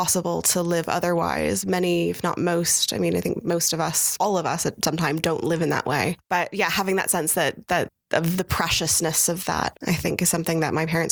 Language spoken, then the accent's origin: English; United States; I was so fortunate to have growing up in the United States was a profound sense of, how lucky I was to be where I was